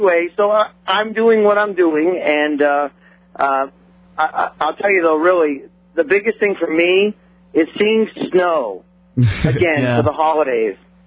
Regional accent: Nashua, New Hampshire, United States; also born or lived in Florida; I'm in Nashua. I'm back in my hometown.

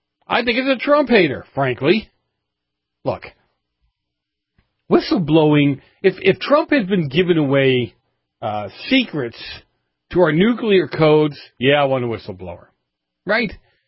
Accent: Massachusetts, United States; WSAR 1480 AM out of Fall River, Massachusetts, my home state.

